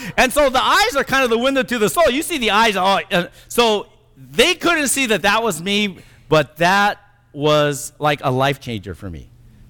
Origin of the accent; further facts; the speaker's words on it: California, United States; And I'm just glad I'm from California.